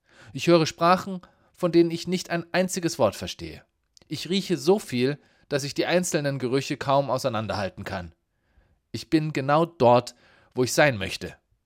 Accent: Bavaria, Germany; now in Berlin, Germany; In Bayern, wo ich aufgewachsen bin, hält sich der Herbst an die Vorschrift, dass er milde und sonnig zu sein hat.

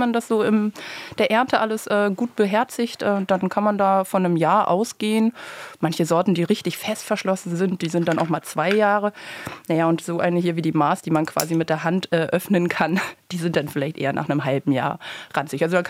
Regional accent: Berlin, Germany; Also ich bin mit einem Nussbaum in Berlin groß geworden

